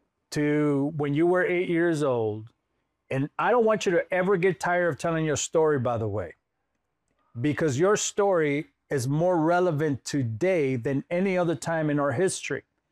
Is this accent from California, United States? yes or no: yes; Los Angeles, California, United States; now in Missouri, United States; I'm from Los Angeles, California. I live in Missouri now